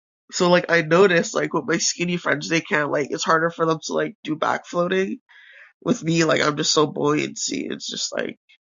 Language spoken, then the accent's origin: English; Jamaica; like I grew up in like the very ghetto area of Jamaica.